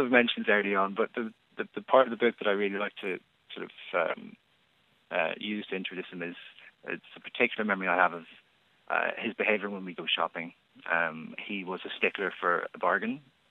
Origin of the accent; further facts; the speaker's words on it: Derry, Northern Ireland, United Kingdom; Well, we grew up in Derry in the 90s.